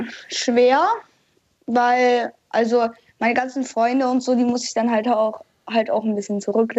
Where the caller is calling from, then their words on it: Munich, Bavaria, Germany; also born or lived in Hamburg; Wir sind jetzt vor ein paar Monaten nämlich umgezogen aus Hamburg.